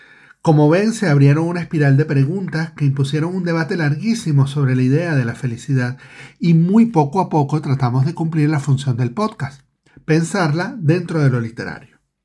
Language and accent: Spanish; Venezuela; accent: Venezuelan; also born or lived in Colombia; En una época en la que viví en Colombia, distinguía mi acento venezolano por la capacidad que tenía de comerme las S y las Z al final de las palabras.